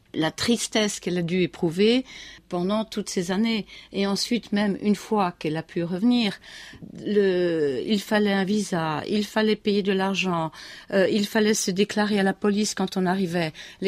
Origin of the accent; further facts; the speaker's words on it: France; also born or lived in Bonn / Brussels; puis très rapidement à Berlin, à Bonn, à Bruxelles, et seulement après à Paris, où nous sommes arrivés en 1960. Mais effectivement, j'ai grandi en France.